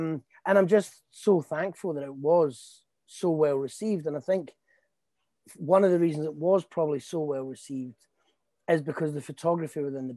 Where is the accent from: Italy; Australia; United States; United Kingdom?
United Kingdom; Scotland; I'm Scottish. It was written in Scotland.